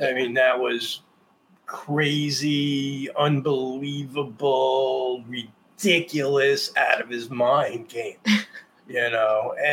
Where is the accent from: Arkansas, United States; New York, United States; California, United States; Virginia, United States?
New York, United States; I'm a Buck fan also, even though I'm from New York.